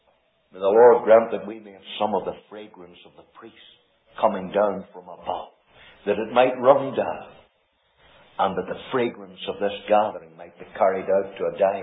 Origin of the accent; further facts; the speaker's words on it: Canada; I'm an Irishman, half a Scot, and all a Canadian.